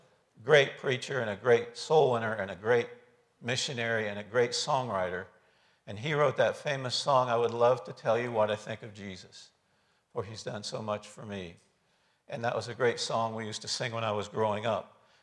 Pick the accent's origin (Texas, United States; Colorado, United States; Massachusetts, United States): Massachusetts, United States; Boston; born there; I was born on August 19th, 1946, in a hospital in Boston, Massachusetts, where my father was serving in the Navy